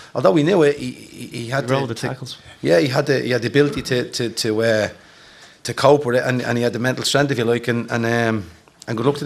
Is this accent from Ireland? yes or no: yes; Ireland; Obviously, we're all Irish, but it was Dublin against